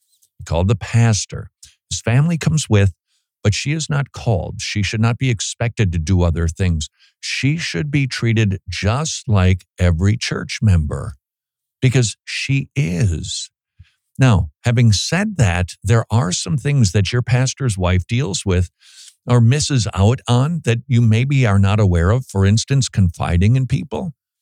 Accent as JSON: {"language": "English", "town": "St. Paul", "region": "Minnesota", "country": "United States", "moved": "yes", "lives_now": "Atlanta, United States", "said": "We came from St. Paul, Minnesota. Wow, I've been trying to say that like I'm not from there, but I can't help it. St. Paul, Minnesota, then down to Atlanta."}